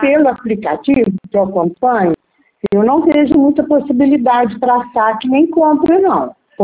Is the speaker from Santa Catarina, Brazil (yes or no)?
no; Minas Gerais, Brazil; Eu sou de Minas Gerais.